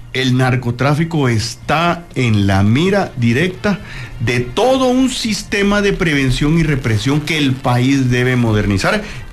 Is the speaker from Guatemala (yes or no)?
yes; Guatemala; Nosotros como Guatemala, como guatemaltecos, estamos conscientes que debemos cumplir